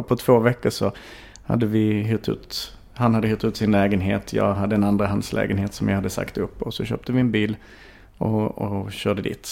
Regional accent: Klippan, Skåne, Sweden; Ja, men jag är född och uppvuxen i Klippan och sen, jag hade en jättebra uppväxt. Men jag kände alltid att Klippan var alldeles för litet för mig.

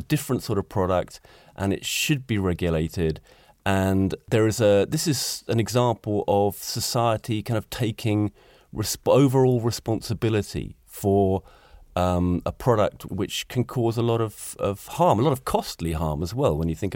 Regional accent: United Kingdom; But as a Brit and coming from a country which has an alcohol problem

